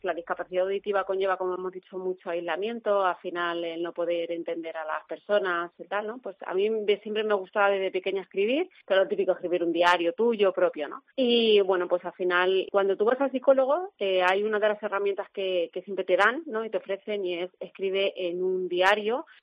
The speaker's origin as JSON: {"language": "Spanish", "town": "Almagro", "region": "Castilla-La Mancha", "country": "Spain", "lives_now": "Madrid, Spain", "said": "me siento muy muy manchega, muy pues muy de Almagro, muy de Ciudad Real"}